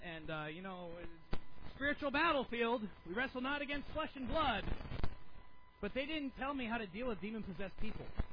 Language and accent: English; United States; I thought, oh, she's just got to be on drugs, because I'm an American.